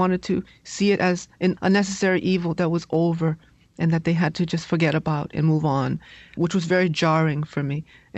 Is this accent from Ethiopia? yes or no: no; United States; I would hope that they see themselves, because I am an American.